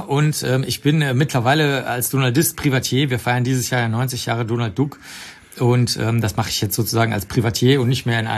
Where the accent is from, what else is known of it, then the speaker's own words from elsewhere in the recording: Germany; accent: German; ich habe einen super starken deutschen Akzent auf Englisch